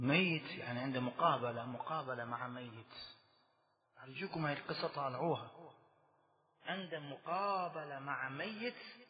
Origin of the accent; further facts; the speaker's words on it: Najaf, Najaf Governorate, Iraq; moved away; 40 سنة قبل ويا والدي أنا طلعت من النجف الأشرف،